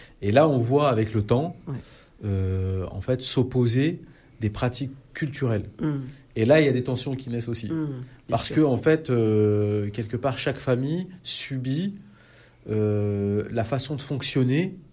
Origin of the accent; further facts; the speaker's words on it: France; Nous, d'abord, on est français, donc on vit comme des Français du quotidien.